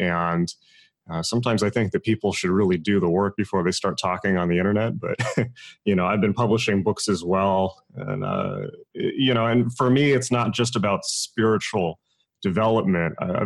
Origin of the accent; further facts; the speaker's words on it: San Diego, California, United States; So I grew up in San Diego. I'm from Southern California. I was educated in the Bay Area and in London.